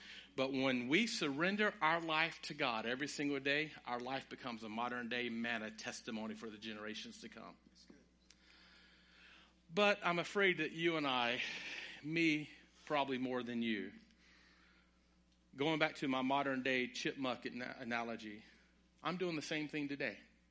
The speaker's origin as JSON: {"language": "English", "region": "North Carolina", "country": "United States", "tie": "born or raised there", "said": "I can talk like that because I'm born and raised in North Carolina, okay? East of I-95, where I'm from, we got some real good old boys."}